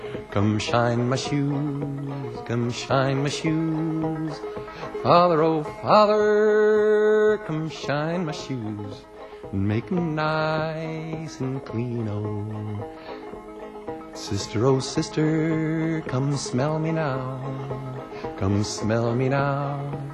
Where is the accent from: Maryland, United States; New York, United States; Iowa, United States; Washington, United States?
New York, United States; It's from right near my hometown on the Hudson River.